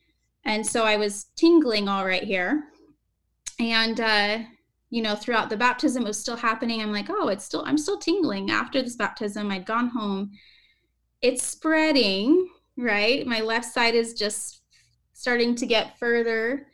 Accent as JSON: {"language": "English", "region": "West Coast", "country": "United States", "lives_now": "Northern Virginia, United States", "said": "So I live in Northern Virginia, not too far from DC area, which is like Lyme epidemic, right? I'm from the West Coast"}